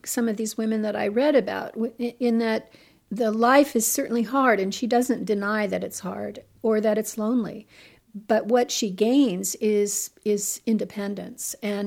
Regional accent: Gresham, Oregon, United States; I grew up in Gresham, in rural Gresham, when it was still very much countryside, strawberry fields and raspberries and pole beans, which is what I did every summer, picking those crops. Very much countryside back then. It's not anymore.

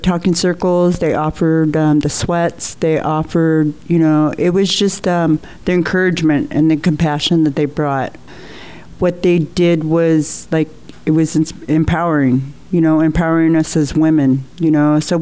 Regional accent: Klamath Falls, Oregon, United States; Where I came from, I'm originally from Klamath Falls

